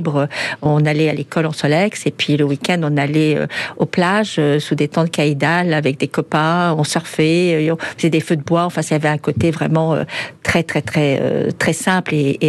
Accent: Casablanca, Casablanca-Settat, Morocco; also born or lived in Suresnes; C'est ce que maman avait prévu pour nous. Paris étant un petit peu difficile pour élever ses filles, maman avait préféré le soleil du Maroc.

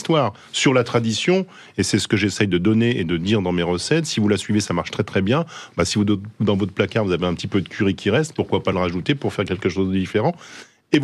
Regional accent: Lyon, Auvergne-Rhône-Alpes, France; born there; Ouais, je suis né à la Croix-Rousse, donc je ne peux pas être plus lyonnais que ça.

